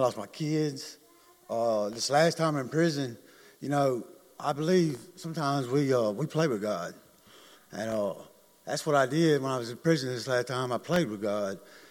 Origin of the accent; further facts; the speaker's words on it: West Point, Mississippi, United States; I'm from West Point, Mississippi.